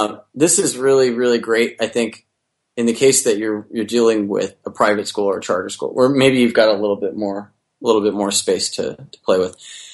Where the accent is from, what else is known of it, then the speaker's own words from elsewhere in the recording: Pacific Northwest, United States; I grew up in the Pacific Northwest.